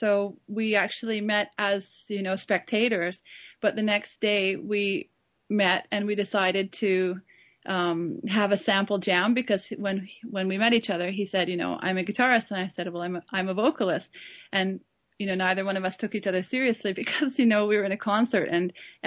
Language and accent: English; Whitehorse, Yukon, Canada; moved away as an adult; now in Kremenets, Ukraine; Yeah, I'm from the Yukon Territory originally, Whitehorse.